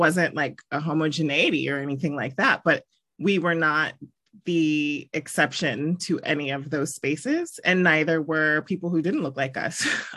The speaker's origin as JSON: {"language": "English", "town": "Columbia", "region": "Maryland", "country": "United States", "tie": "born or raised there", "said": "Yeah, so I think growing up in Maryland and the relative like DC suburbs, and then later in Columbia in the more relative to Baltimore suburb, but still firmly planted between those two major metropolises, I had a really great upbringing in Maryland."}